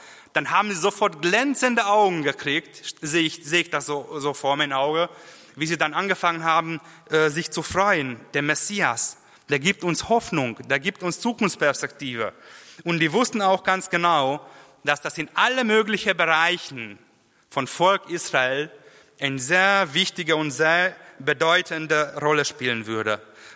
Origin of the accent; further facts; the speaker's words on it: Hungary; Bei uns in Ungarn sind sehr viele davon.